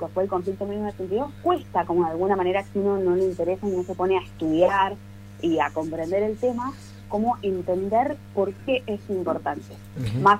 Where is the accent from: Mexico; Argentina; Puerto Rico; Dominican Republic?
Argentina; como argentinos